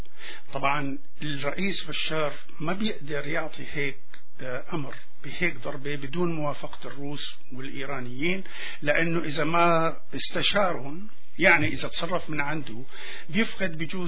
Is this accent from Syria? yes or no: yes; Syria; نحن نقعد مع بعضنا كسوريين